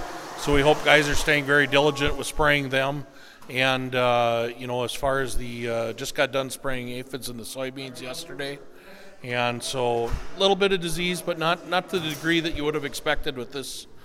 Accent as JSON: {"language": "English", "town": "Murdoch", "region": "Minnesota", "country": "United States", "said": "I'm from Murdoch, Minnesota."}